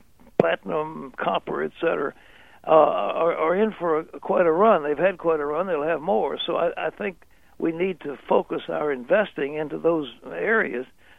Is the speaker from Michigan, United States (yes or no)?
no; Virginia, United States; But God led me to leave New York City and come down to Virginia, where my home state